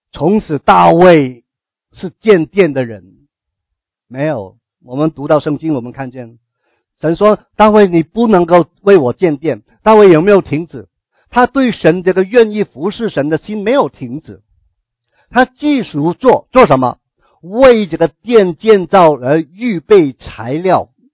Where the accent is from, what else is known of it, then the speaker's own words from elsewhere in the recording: China; 所以因为爱我们中国人，所以把这个福音带到中国